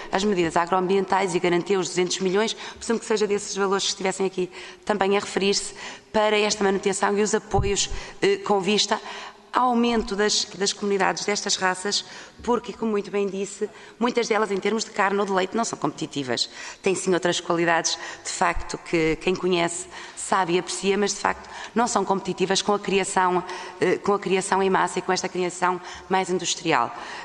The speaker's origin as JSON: {"language": "Portuguese", "region": "Viana do Castelo", "country": "Portugal", "said": "eu própria sou de uma região de raças autóctones, da Cachena, portanto da Minhota, e portanto que sou de Viana do Castelo e do Garrano."}